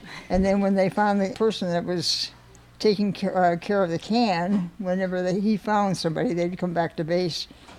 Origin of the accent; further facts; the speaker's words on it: El Centro, California, United States; born there; I was born in El Centro, California.